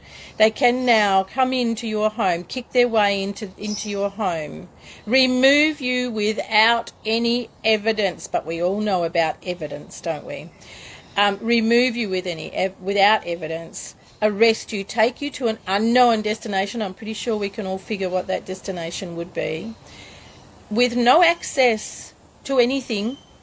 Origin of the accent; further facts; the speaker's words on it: Western Australia, Australia; It's just that I'm West Australian, so I'm just bringing this news out today